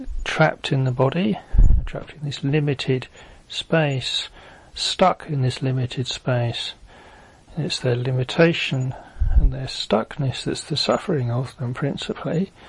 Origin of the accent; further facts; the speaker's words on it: England, United Kingdom; So being English, then ran off to my little private room upstairs and cried my eyes out for 2 hours